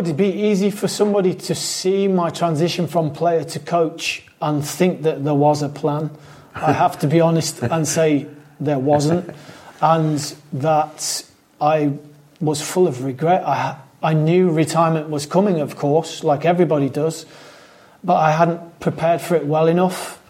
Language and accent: English; England, United Kingdom; also born or lived in Scotland; I was born in Scotland, but raised in England.